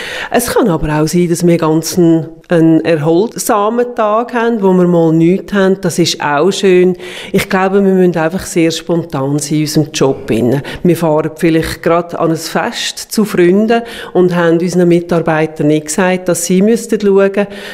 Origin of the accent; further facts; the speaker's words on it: Zug, Switzerland; moved away; Und ich bin ein Highway-Zuger, ich muss jetzt so ein bisschen sagen. Ich bin von der Liebe her in Kanton Luzern gezogen.